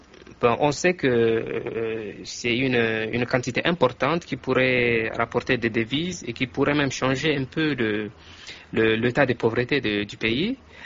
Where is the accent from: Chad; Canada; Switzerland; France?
Chad; French is a second language; Je viens du Tchad.